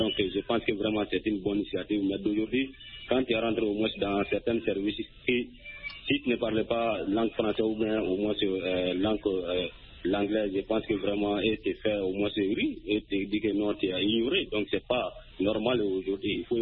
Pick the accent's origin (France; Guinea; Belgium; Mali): Mali; Soninkéni; Oui, effectivement, toujours dans mon village natal à Soninkéni.